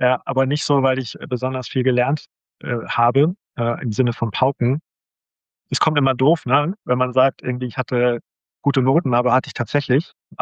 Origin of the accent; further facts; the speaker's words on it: Bad Salzuflen, North Rhine-Westphalia, Germany; Ja, ich bin aufgewachsen in Bad Salzuflen, das ist in der Nähe von Bielefeld.